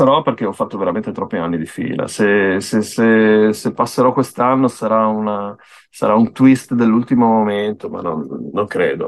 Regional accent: Pordenone, Friuli-Venezia Giulia, Italy; born there; Chiaramente non sono nato in Salento, sono nato in luoghi più freddi

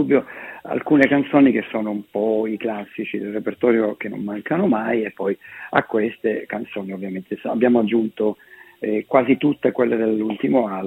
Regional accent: Palermo, Sicily, Italy; io sono di Palermo, null'altro, e sono 5 musicisti

